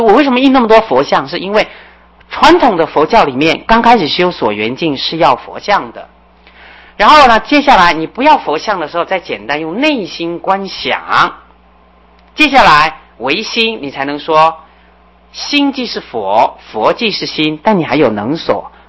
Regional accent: China; 像我们中国人就是都喜欢简单

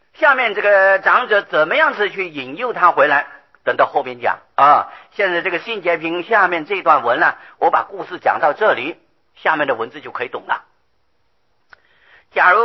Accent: Pingtung County, Taiwan; 那我们屏东人的客家话就冲快啊

